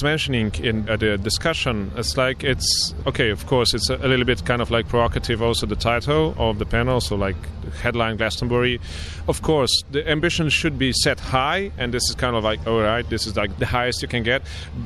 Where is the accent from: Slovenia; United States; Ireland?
Slovenia; Ljubljana; I'm from Ljubljana, Slovenia